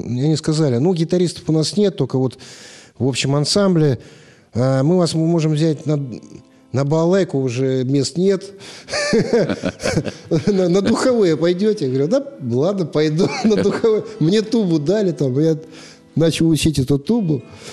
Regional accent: Ukraine; moved away as an adult; now in Sergiyev Posad, Russia; А раньше, конечно, я вообще с Украины.

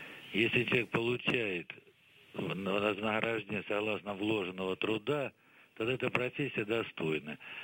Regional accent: Belgorod Oblast, Russia; Я из Белгородской области.

